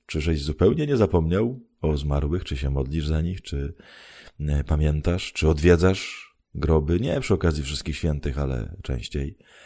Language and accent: Polish; Myszków, Silesian Voivodeship, Poland; skoczyłem na bok do Myszkowa, czyli do mojego rodzinnego miasta